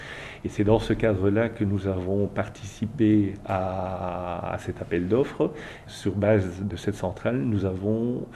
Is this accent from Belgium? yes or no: yes; Belgium; now in Chile; je suis belge, 49 ans